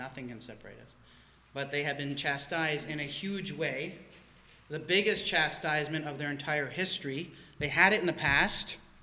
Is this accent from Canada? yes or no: yes; Canada; I've had advantages and privileges in life because I'm Canadian.